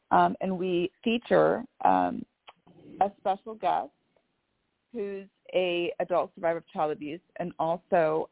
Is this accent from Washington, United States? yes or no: yes; Bellevue, Washington, United States; I'm from Bellevue, Washington.